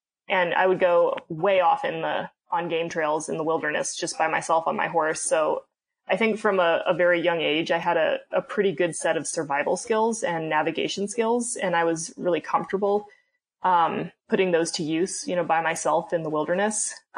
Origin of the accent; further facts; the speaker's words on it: Jackson, United States; But yeah, no, I grew up in Jackson for the most part.